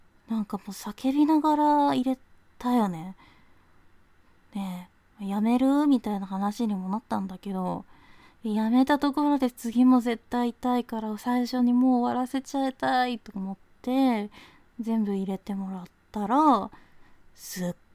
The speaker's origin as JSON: {"language": "Japanese", "region": "Osaka", "country": "Japan", "said": "出身地は大阪です。"}